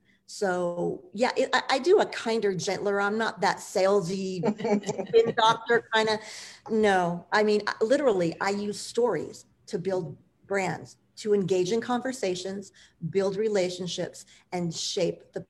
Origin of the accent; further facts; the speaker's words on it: Las Vegas, Nevada, United States; I was born and raised in Las Vegas. It's my town.